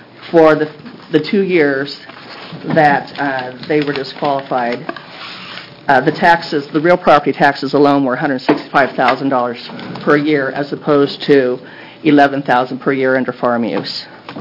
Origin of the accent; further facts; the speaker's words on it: Gladstone, Oregon, United States; I'm a tax lawyer representing Fazio Farms, and I'm from Gladstone.